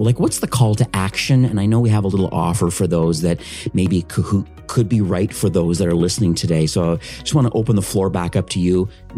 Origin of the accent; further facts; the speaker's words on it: Canada; just being a Canadian